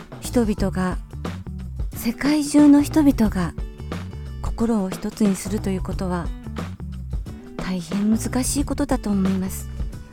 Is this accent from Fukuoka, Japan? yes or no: no; Nagasaki, Japan; 私のふるさと長崎は70年前、1945年8月9日11時2分に原子爆弾が投下され、たくさんの尊い命を奪われました。